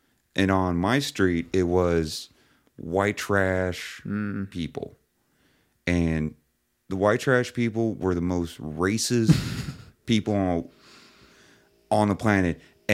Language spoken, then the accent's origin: English; Price Hill, Ohio, United States; I'm from Price Hill, yeah.